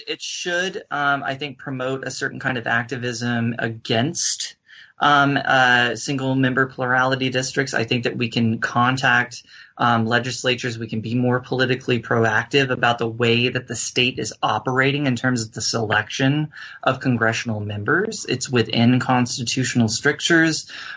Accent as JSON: {"language": "English", "country": "United States", "said": "As an American political scientist, which is so strange for me to say out loud"}